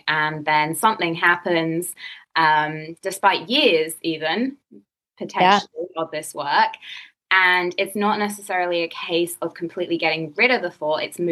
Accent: England, United Kingdom; now in United States; When I was at UCLA interning as a dietitian, because I'm English

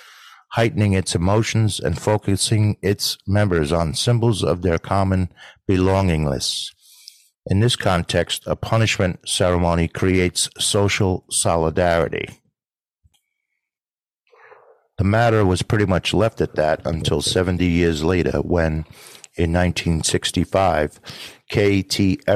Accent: New York City, New York, United States; And using my hometown, New York City, as an example, just a couple of mayors ago, New York City was touted as the safest big city in America.

